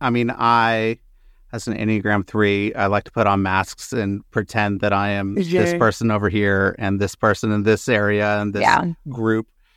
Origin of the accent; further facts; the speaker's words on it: Puyallup, Washington, United States; And then I grew up in Puyallup. So I was, you know, on the west coast of Seattle.